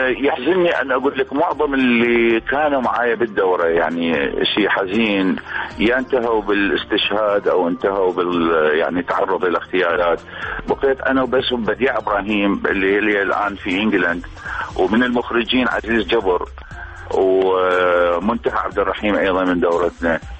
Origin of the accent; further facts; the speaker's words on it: Baghdad, Baghdad Governorate, Iraq; moved away as an adult; أنا ولدت وعشت في منطقة الحيدر خانة في وسط شارع الرشيد بالضبط، خلف معلم من معالم بغداد أو شارع الرشيد القديمة حج جبالة اللي كان يبيع شربت، وعشت معظم طفولتي بين الحيدر خانة